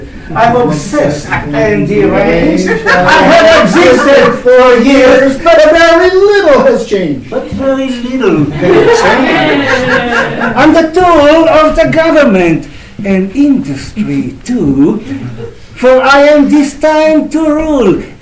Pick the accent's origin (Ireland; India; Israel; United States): Israel; When I was 18 years old, I grew up in Israel